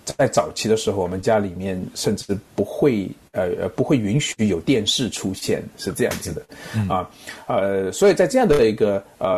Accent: Wenzhou, Zhejiang, China; 因为我是来自温州这种传统的教导

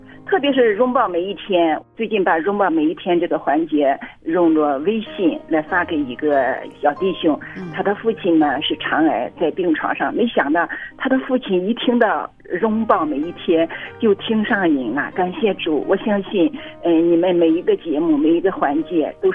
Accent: Guangdong, China; 我是广东的

